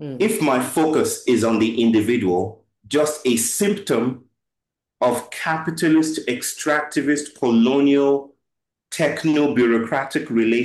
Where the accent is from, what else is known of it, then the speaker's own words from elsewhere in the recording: Nigeria; growing up in Christian Nigeria, I used to think that the soul, because even now, we're a highly evangelical, Pentecostal, Christian arrangement.